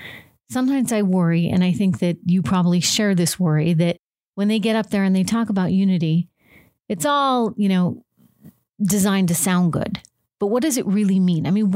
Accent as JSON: {"language": "English", "country": "United States", "said": "We are all American, and we love our country, and we're patriots."}